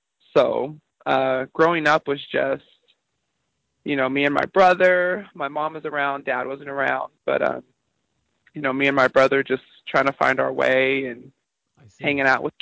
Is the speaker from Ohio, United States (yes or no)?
no; Atascadero, California, United States; also born or lived in Tacoma; I grew up in a small town in California called Atascadero. I was originally born in Tacoma, Washington. My parents were in the military, so we moved around a lot